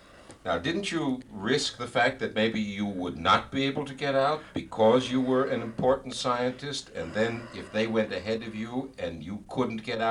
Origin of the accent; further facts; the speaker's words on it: United States; born there; I was born in America. I never saw Vilna.